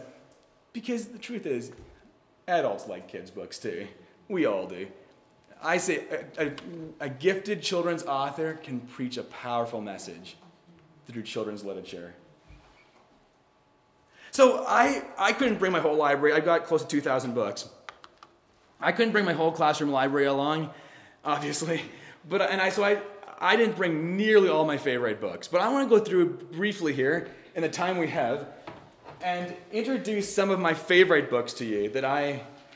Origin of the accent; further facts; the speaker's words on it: Canada; I know I'm Canadian and most of you aren't, but you've probably heard of Terry.